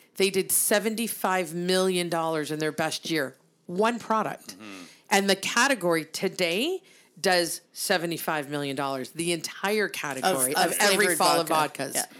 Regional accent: Brantford, Ontario, Canada; we're two chicks from Brantford, Ontario

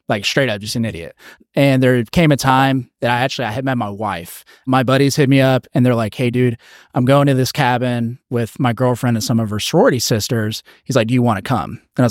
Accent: Georgia, United States; So I grew up in Georgia pretty much all over the place, from Atlanta, McKaysville, Georgia. I moved equally in the seventh grade in Coweta County.

